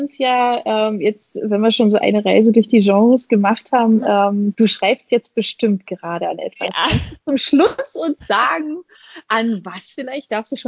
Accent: Berlin, Germany; Geht mir auch immer so, wenn ich da bin, in meiner alten Heimat.

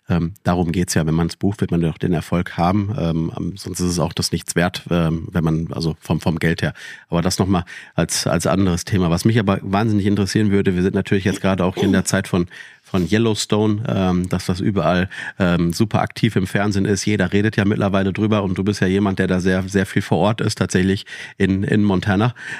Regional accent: Dortmund, North Rhine-Westphalia, Germany; now in Hanover, Germany; Ich komme ja selber aus NRW, aus Dortmund.

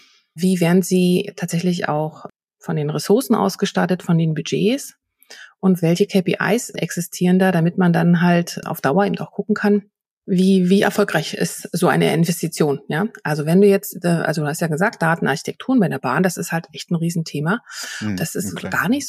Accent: Berlin, Germany; Ich komme aus Berlin, weißt du? In Berlin sind wir das gewohnt.

